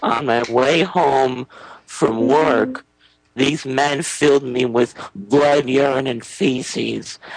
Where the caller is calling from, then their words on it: Illinois, United States; I'm calling from Illinois, but I think I'm going to be moving back to New Jersey.